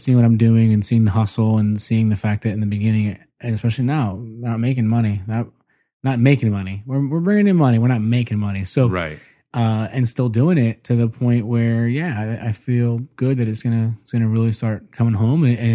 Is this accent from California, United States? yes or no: no; New Jersey, United States; In growing up in Jersey.